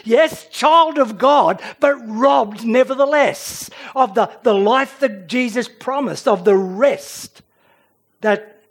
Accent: Sydney, New South Wales, Australia; My heritage is farming. I come from a line of dairy farmers, albeit I grew up in Sydney.

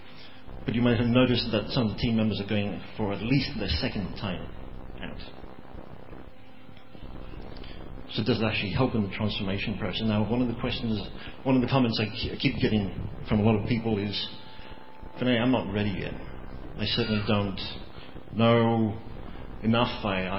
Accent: Australia; Do I see myself as an Australian first and Christian second?

